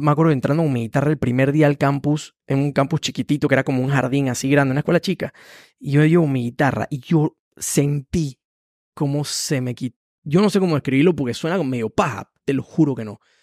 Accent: Panama

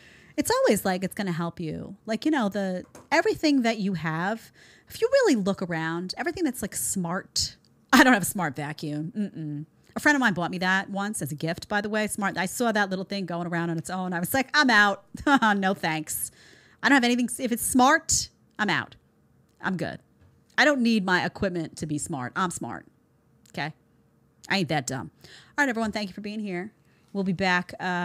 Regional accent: New York City, New York, United States; I would not live in New York City. I came from New York City. I love my city.

